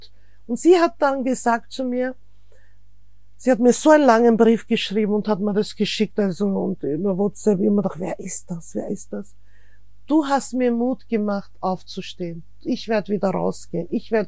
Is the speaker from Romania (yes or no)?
no; Austria; weil ich bin Österreicherin und Türkin.